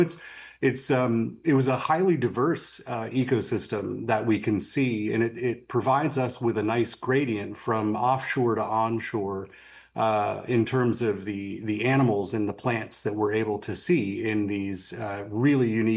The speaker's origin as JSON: {"language": "English", "region": "West Virginia", "country": "United States", "tie": "born or raised there", "said": "And I grew up in West Virginia, which is definitely a coal mining state."}